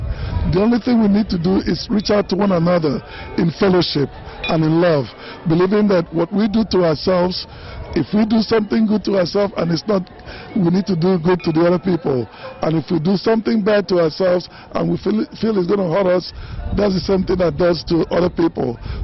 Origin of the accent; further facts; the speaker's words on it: Nigeria; now in Los Angeles, United States; I am originally from Nigeria. Right now, I'm an American citizen residing in Los Angeles.